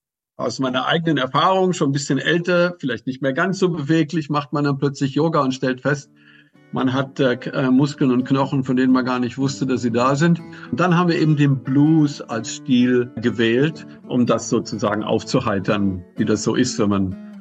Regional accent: Germany; Und so kam er in mein Heimatdorf, wo ich herkomme in Deutschland.

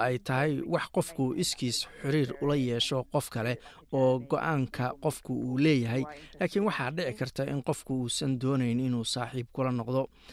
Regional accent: Singapore; Somali is a second language; Anigu waxaan ka imid Singapore

